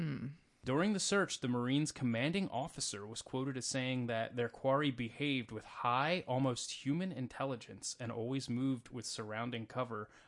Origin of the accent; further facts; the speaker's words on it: Western Canada, Canada; I grew up in Western Canada, where cougars and bobcats were regularly sighted